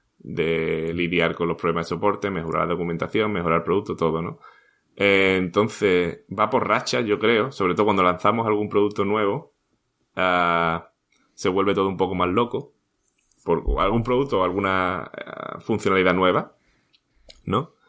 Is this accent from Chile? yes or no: no; Spain; ahora somos cuatro españoles en la empresa.